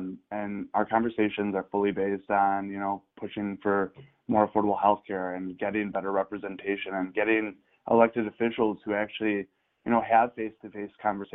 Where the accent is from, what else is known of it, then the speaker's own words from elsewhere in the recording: Elk Grove Village, Illinois, United States; I grew up here. I grew up in Elk Grove Village.